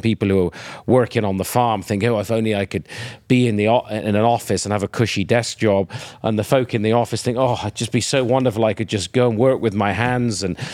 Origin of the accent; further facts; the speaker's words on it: United Kingdom; In the 19th century, you know, my home country, Britain, incredibly wealthy, incredibly prosperous